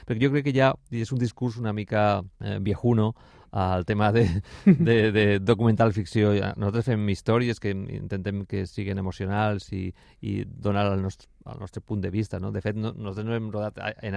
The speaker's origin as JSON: {"language": "Catalan", "town": "Alicante", "region": "Valencian Community", "country": "Spain", "said": "Que és d'aquí de Barcelona, jo sóc d'Alacant."}